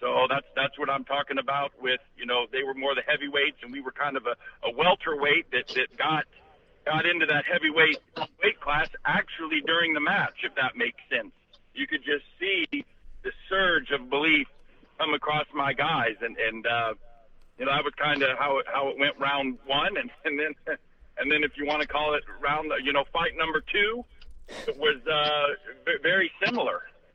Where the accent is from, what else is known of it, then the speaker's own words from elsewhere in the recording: Knoxville, Tennessee, United States; I've been a part of this, you know, growing up in Knoxville. I've been a part of this league, and I've followed the great Tennessee teams.